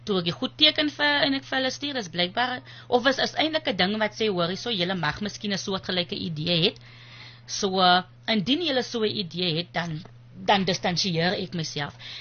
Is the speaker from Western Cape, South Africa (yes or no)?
yes; Zoar, Western Cape, South Africa; Ek weet nie, ek het, ek sal sê, ek het lekker groot geworden daar beskik.